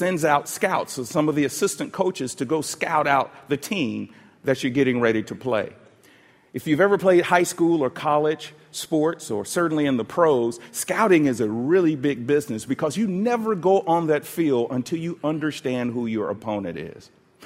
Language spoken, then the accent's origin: English; Atlanta, Georgia, United States; born or raised there